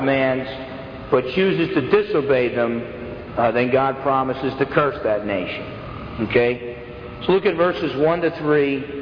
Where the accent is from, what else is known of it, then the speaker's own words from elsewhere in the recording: New Jersey, United States; born there; You know, I was born in North New Jersey